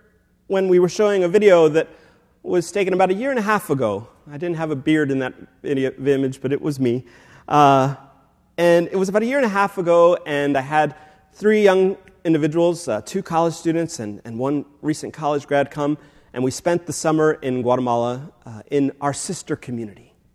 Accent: the South, United States; I always had this question about my identity as a Latino person growing up in the South.

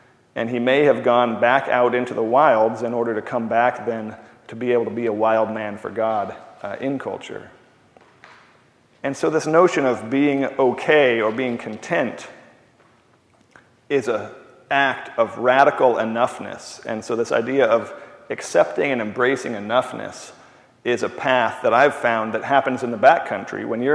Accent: United States; because I'm American.

